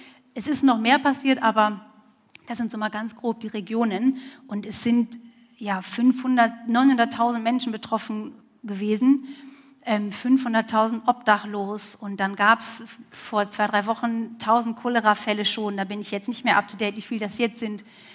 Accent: Mönchengladbach, North Rhine-Westphalia, Germany; now in Mozambique; bin in Mönchengladbach aufgewachsen, bin glücklich unverheiratet, 35 Jahre alt

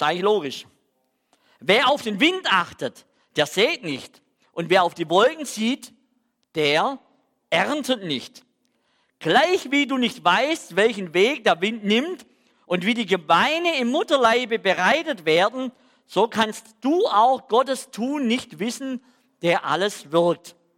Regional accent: Swabia, Germany; accent: Swabian; Also ich komme ja aus dem Stamm der Schwaben, hört man ja noch in meinem Akzent.

